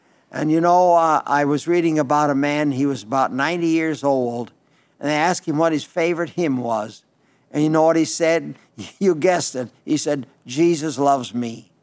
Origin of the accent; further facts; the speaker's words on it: Belle Fourche, South Dakota, United States; Belfour, South Dakota. That's my hometown. That's out in western South Dakota.